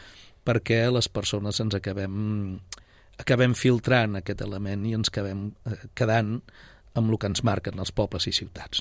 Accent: Tremp, Catalonia, Spain; born there; Però a partir del juliol del 1957 ja vam néixer a Tremp.

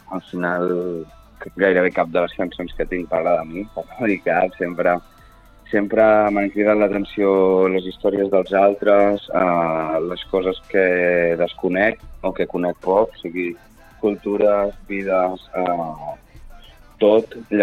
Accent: Sabadell, Catalonia, Spain; som de Sabadell, des del centre de la Creu Alta hi ha un altre Sabadell molt diferent.

